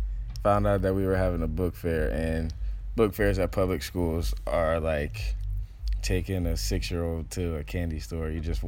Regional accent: Decatur, Georgia, United States; also born or lived in Stockbridge; I grew up on the east side of Atlanta, and for the first 6 or 7 years of my life, I grew up in Decatur, Georgia, which is the southeast side of Atlanta. And then I moved to Stockbridge, which is like 5 or 10 minutes away, and it's more suburban.

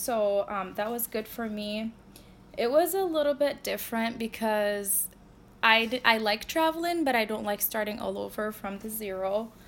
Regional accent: Iraq; moved away; also born or lived in Damascus, Syria; I'm originally from Iraq. I moved out of my country after the war of 2003. So I went to Damascus, Syria, because it was a safer place for us to live in.

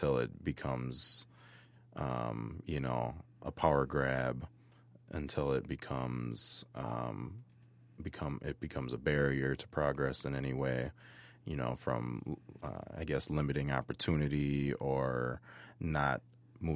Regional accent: Wisconsin, United States; I am an Oneida tribal member. Mm-hmm. I was born and raised on the Oneida Nation Reservation.

